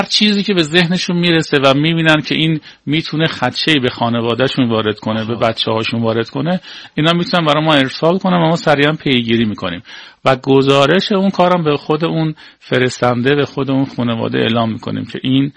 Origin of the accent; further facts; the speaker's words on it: Iran; هیچ وقت نیومدیم بگیم آقا ما ایرانی هستیم